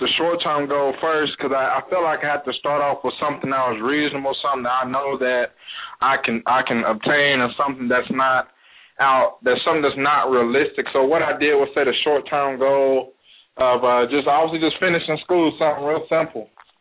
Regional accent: Muskogee, Oklahoma, United States; I'm from Muskogee, Oklahoma. Grew up there, born and raised. I went to high school there.

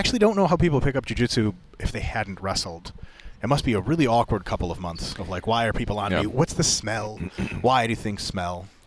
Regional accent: United States; So, and then so I grew up in the United States. I still speak Russian, which is kind of cool.

